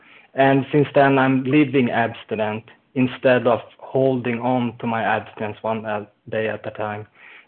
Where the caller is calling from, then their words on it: Sweden; I'm calling from Sweden.